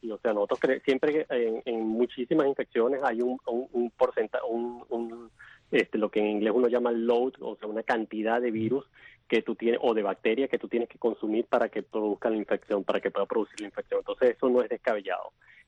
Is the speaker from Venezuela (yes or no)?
yes; Venezuela; En mi país, que es Venezuela, se está utilizando como parte del protocolo.